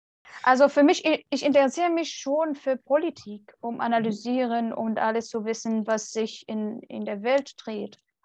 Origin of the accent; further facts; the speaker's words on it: Syria; German is a second language; now in Germany; Ich meinte, nee, ich bin Syrerin